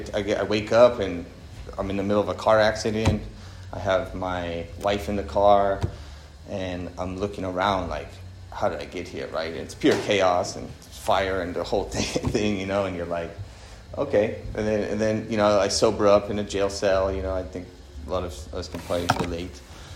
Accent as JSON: {"language": "English", "region": "Hawaii", "country": "United States", "said": "I'm from Hawaii. It's like a very kind of like, you know, they like to fist fight and stuff."}